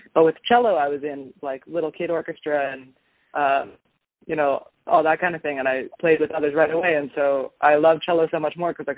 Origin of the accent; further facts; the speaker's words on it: Austin, Texas, United States; now in Oregon, United States; Right now I'm in Oregon. I'm originally from Austin, Texas, and I grew up in that vibrant music scene, really strong, especially like in the like country … kind of scene.